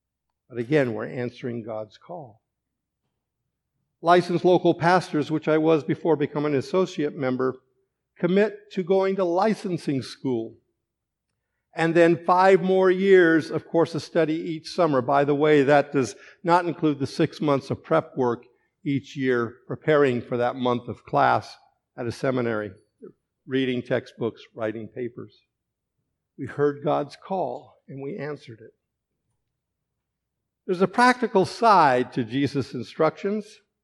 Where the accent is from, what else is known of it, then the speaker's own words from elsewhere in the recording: California, United States; We left a place we called home. I grew up in California.